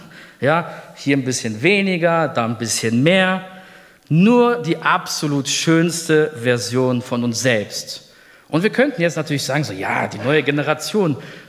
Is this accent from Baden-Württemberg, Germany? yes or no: no; Berlin, Germany; Denn ich bin in Berlin-Neukölln aufgewachsen, das habe ich vorhin erwähnt, unter, sagen wir mal, recht herausfordernden Begebenheiten.